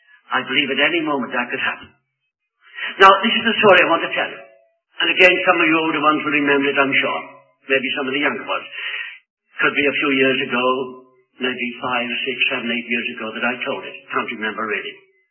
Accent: United Kingdom; and I'm British

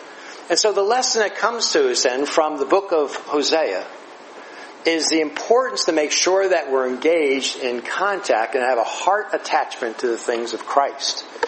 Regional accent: New Jersey, United States; Now, growing up on the Jersey Shore, as I have all my life, around the water all the time, around the boats all the time

